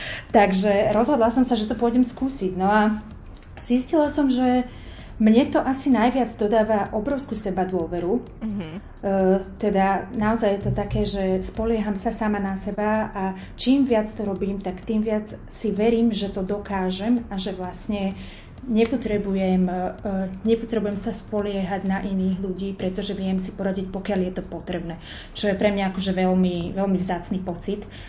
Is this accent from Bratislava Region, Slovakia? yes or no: yes; Bratislava, Bratislava Region, Slovakia; No, ja som z Bratislavy a aktuálne presne tak som v Bratislave.